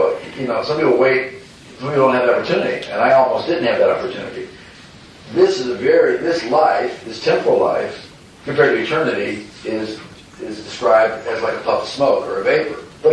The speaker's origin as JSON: {"language": "English", "town": "Independence", "region": "Ohio", "country": "United States", "tie": "born or raised there", "said": "I was born outside in Cleveland, raised in a suburb called Independence."}